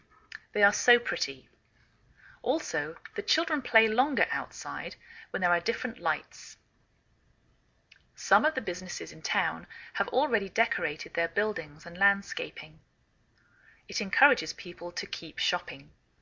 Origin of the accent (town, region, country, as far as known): England, United Kingdom; now in Wenatchee, United States